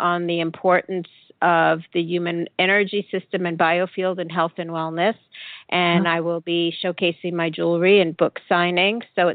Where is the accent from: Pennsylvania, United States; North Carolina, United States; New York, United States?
New York, United States; Bronx; now in Florida, United States; my old neighborhood in New York, I come from the Bronx, a neighborhood called Riverdale, right off the Hudson, on the Hudson River